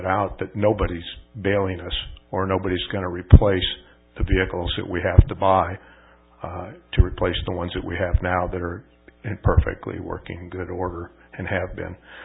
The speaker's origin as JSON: {"language": "English", "town": "North Hollywood", "region": "California", "country": "United States", "tie": "born or raised there", "said": "I grew up in Southern California as a child in North Hollywood"}